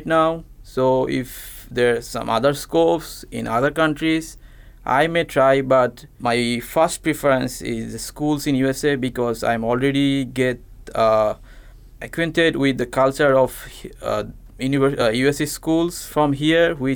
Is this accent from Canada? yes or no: no; Bangladesh; I'm from Bangladesh. It's a small country in Southeast Asia.